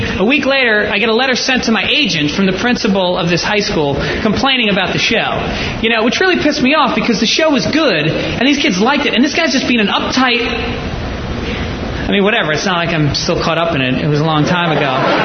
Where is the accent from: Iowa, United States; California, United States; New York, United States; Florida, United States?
New York, United States; I go, "Sure, I'm from New York. Never seen a cow."